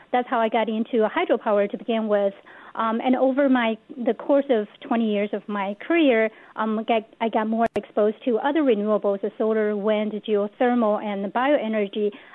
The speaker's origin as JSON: {"language": "English", "country": "China", "tie": "born or raised there", "second_language": "English", "said": "I grew up in China near the longest river in China, Yangtze River, which is also one of the largest and longest river in the world."}